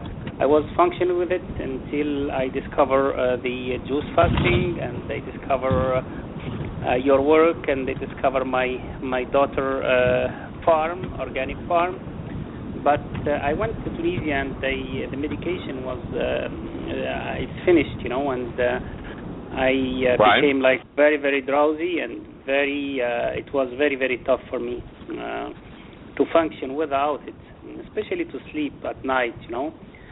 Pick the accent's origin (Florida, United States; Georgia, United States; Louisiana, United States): Florida, United States; Orlando; I'm from Orlando, Florida.